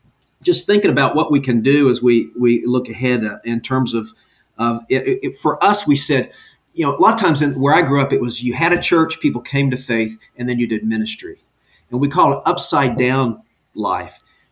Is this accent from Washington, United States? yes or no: no; Oklahoma, United States; I grew up in Oklahoma. I walked a half a mile when I was 5 years old to kindergarten.